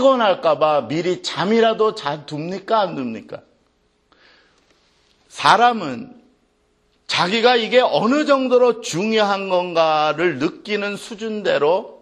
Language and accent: Korean; South Korea; 우리는 한국 사람들이라서 제가 뭐 많이 설명 안 해도 잘 알아들을 것 같은데